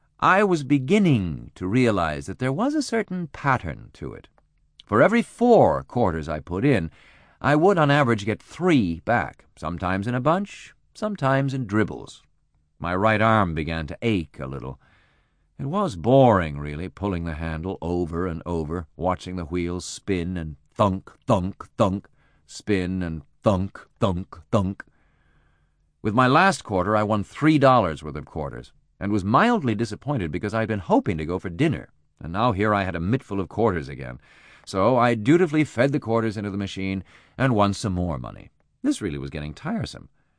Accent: Iowa, United States; I had never done this before. I'm from Iowa.

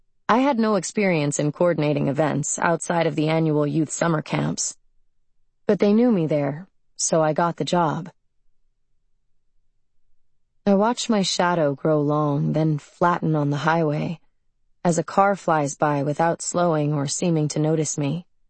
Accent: Moraga, California, United States; I grew up in Moraga, which is a suburb just on the other side of the Oakland Hills, which makes me even more Oakland Hills than the Oakland Hills kids. So I grew up with money, a pool in the backyard

